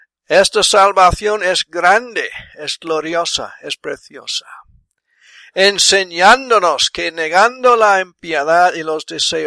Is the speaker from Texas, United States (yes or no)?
no; South Carolina, United States; born there; Spanish is a second language; Yo nací en Carolina del Sur.